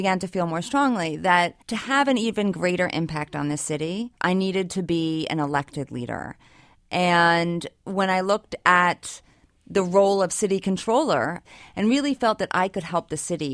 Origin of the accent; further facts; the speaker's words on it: Abington, Pennsylvania, United States; moved away as an adult; I grew up in Abington, went to Abington High School, and left Philadelphia area for many years for college and then grad school.